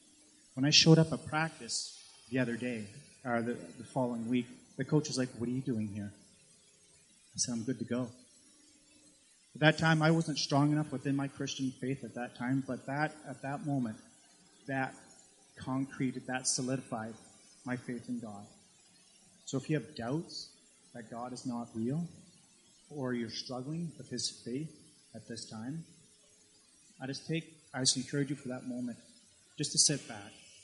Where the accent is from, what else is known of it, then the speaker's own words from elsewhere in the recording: Queensland, Australia; Growing up on the Sunshine Coast, very active in sports